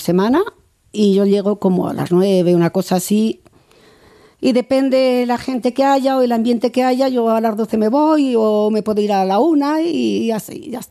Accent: Segovia, Castile and León, Spain; now in Paris, France; Sí, yo soy segoviana y me encanta venir a mi tierra

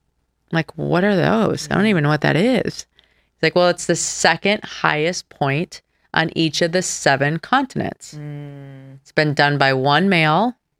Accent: Michigan, United States; Like, I grew up in Michigan. We went sailing, so you had wind.

